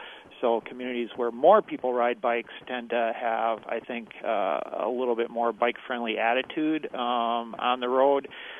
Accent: Milwaukee, Wisconsin, United States; Hey, I don't know if your listeners can tell by my accent, but I'm a Milwaukee guy, born and raised, grew up on

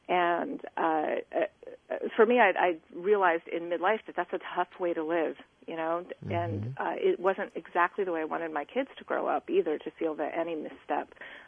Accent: United States; Yeah. Yeah. I'm Chinese American.

